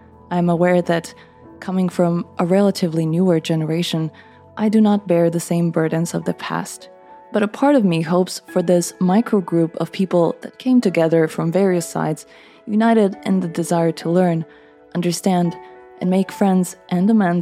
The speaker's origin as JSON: {"language": "English", "country": "Croatia", "tie": "born or raised there", "said": "Growing up in Croatia, I somehow wanted to distance myself from this topic."}